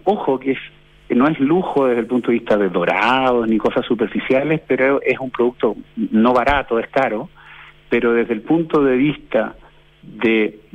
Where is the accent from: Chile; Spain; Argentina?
Chile; como chilenos y chilenas, conozcamos nuestros lugares